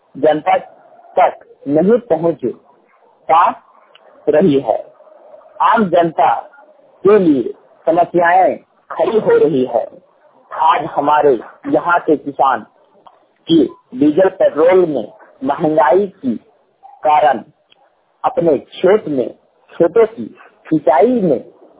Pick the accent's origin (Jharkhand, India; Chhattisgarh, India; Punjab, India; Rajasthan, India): Jharkhand, India; Badam; ग्राम post बादम, थाना बड़का गांव, जिला हजारीबाग, झारखंड के निवासी हूँ।